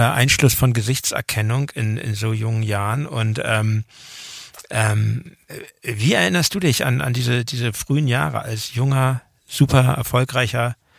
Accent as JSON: {"language": "German", "region": "Hamburg", "country": "Germany", "said": "Das kenne ich und ich kannte es ja als Hamburger nicht anders"}